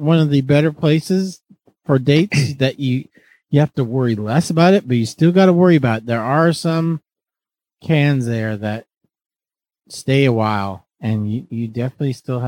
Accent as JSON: {"language": "English", "region": "Rocky Mountains", "country": "United States", "said": "How do I be a cool surfer and brew beer when I'm from the Rockies?"}